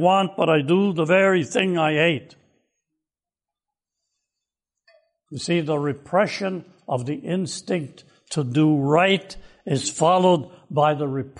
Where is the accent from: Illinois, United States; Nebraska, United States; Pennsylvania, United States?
Illinois, United States; Waukegan; And I grew up in Waukegan, Illinois, just a few miles from Chicago